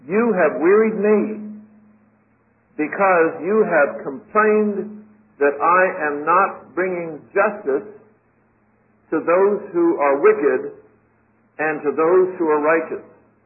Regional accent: United States; I'm an American like most of you

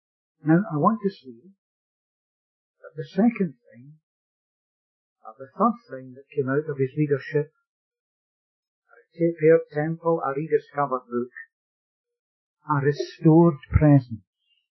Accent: Scotland, United Kingdom; I reckon my accent still was a wee bit strange. But you see, I come from Scotland.

